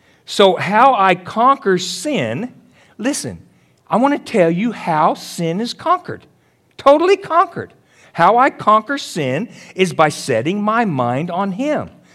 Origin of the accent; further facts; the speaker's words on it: El Paso, Texas, United States; born there; also born or lived in New Mexico; and I was born in El Paso. And I actually graduated high school in El Paso.